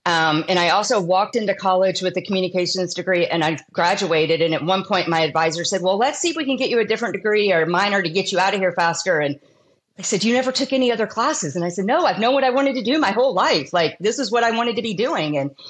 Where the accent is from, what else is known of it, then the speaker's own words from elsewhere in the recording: Marshall, Texas, United States; Marshall's a sleepy little town of about 25,000 in Far East Texas. And I actually grew up in Marshall.